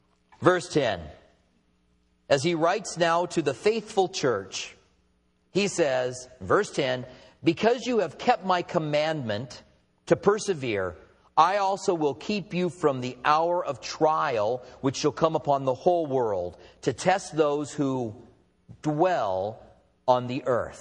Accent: United States; Well, it is true I'm an American. My accent probably gave that away.

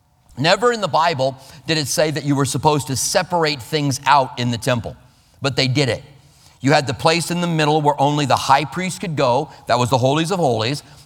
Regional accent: Iowa, United States; born there; I was born in Iowa, and we would go back to vacation, and a couple of our family members had farms

